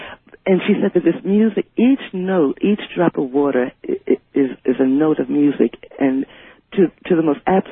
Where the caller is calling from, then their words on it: Richmond, Virginia, United States; I'm calling from Richmond, Virginia.